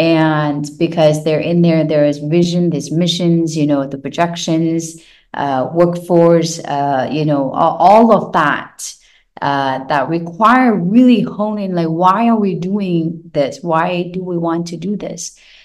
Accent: Oregon, United States; also born or lived in Seattle, United States; I think back when we moved from Seattle to Portland, back home, Oregon, that was 2006

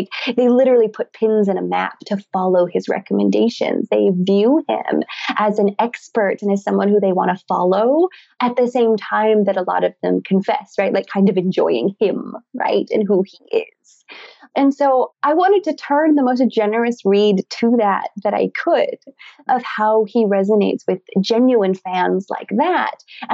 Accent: Montana, United States; also born or lived in California / Boston; And I've lived in California, I've lived in Boston, I loved being on both of the coasts. But I grew up in Montana.

